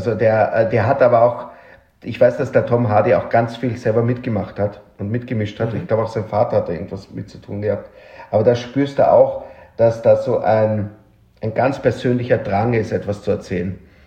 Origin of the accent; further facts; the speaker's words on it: Vienna, Austria; Neogotischer Baustil, so, es sieht so aus wie das Rathaus bei uns in Wien, also wirklich unheimlich